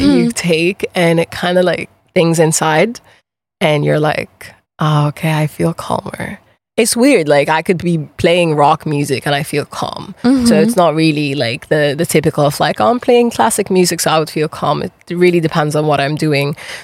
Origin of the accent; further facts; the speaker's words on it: Egypt; I'm from Egypt, born and raised.